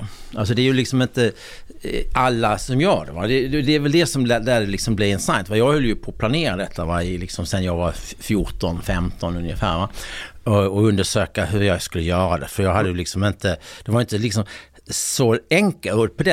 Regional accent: Sweden; när jag växte upp i Sverige.

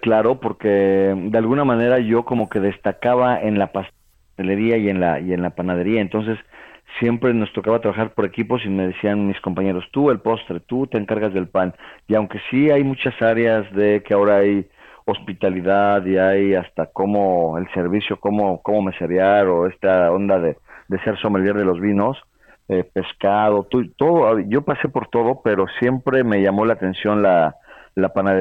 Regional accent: Toluca, State of Mexico, Mexico; moved away as an adult; Entonces yo a los 20 años, prácticamente 19 años, me fui a estudiar, me fui de Toluca a vivir a Puebla

